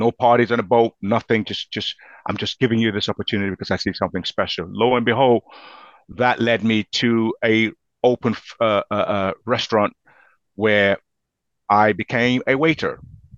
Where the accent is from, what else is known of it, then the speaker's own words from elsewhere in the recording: England, United Kingdom; I said, I'm from England.